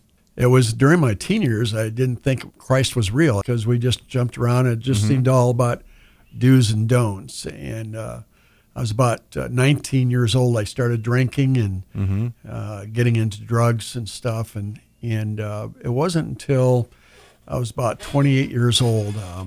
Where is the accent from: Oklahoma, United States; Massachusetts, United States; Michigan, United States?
Michigan, United States; Midland; No, I'm from Midland, Michigan.